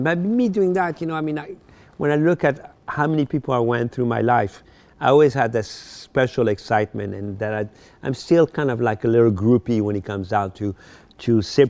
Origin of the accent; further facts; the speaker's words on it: Paris, Île-de-France, France; I told him a story that when I grew up in Paris, mm-hmm. I had a poster of him in my room.